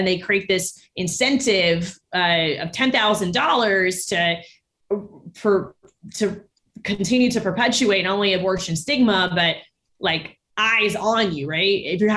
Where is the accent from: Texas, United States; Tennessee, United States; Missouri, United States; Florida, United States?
Florida, United States; Orlando; I grew up in Orlando in an immigrant family, a working class family.